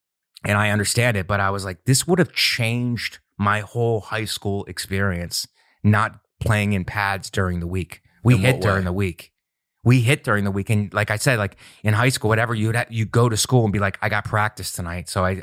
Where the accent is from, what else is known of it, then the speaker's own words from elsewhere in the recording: Ohio, United States; also born or lived in Florida; you know, we're from Ohio and it's Florida. It's a Florida summer.